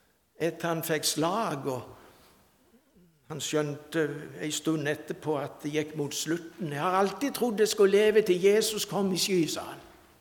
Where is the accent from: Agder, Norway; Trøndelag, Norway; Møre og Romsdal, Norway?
Agder, Norway; Hidra; hjemme på Hidra, der jeg er fra.